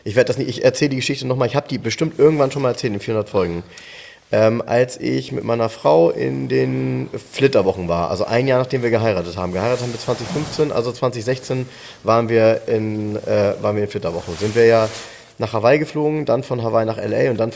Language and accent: German; Germany; Und ich sagte, ich komme aus Deutschland und wollte mir den Wagen angucken